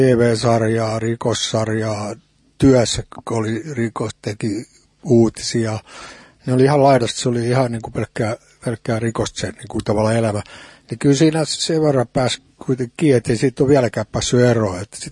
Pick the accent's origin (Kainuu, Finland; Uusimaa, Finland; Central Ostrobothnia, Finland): Uusimaa, Finland; Helsinki; Ja sitten mä oon asunut Itä-Helsingissä koko oikein niin kuin loppu.